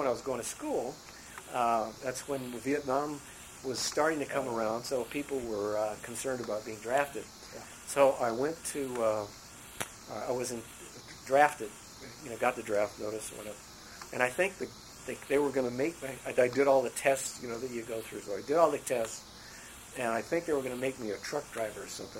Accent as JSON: {"language": "English", "town": "Little Rock", "region": "Arkansas", "country": "United States", "tie": "born there", "said": "Mean, you know, I was born in Little Rock, Arkansas."}